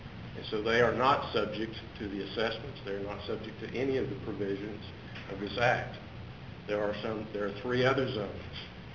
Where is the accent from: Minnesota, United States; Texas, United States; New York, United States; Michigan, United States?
Texas, United States; Harlingen; I'm from Harlingen, Texas.